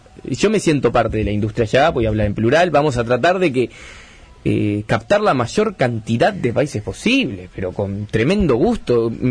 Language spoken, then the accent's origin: Spanish; Uruguay; Me siento tan feliz como uruguayo que soy